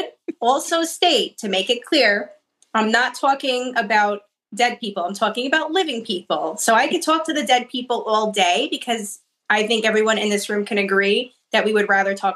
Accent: New York City, New York, United States; now in New Jersey, United States; I grew up in New York City. So I'm an East Coast girl. I live in New Jersey now.

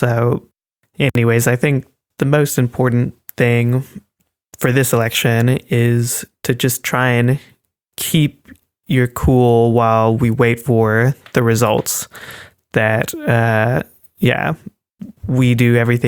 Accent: United States; moved away; basically feeling like you have to defend yourself whenever you're introducing yourself as an American

